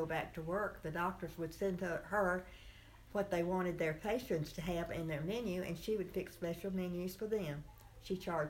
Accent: Jackson, Tennessee, United States; I grew up in my grandmother's home. She had a boarding house, and she fed everyone. I was from Tennessee

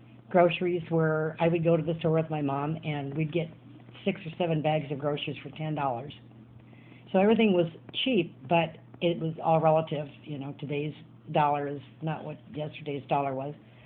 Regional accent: Council Bluffs, Iowa, United States; I was born in Iowa. I grew up, I did grow up in Iowa, Council Bluffs.

